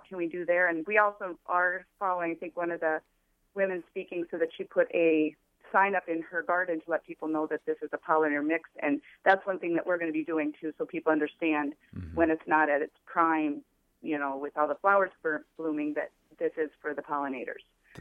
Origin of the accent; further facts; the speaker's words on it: St. Charles, Minnesota, United States; Good morning. I'm from St. Charles, and we farm, and we also own a solar company.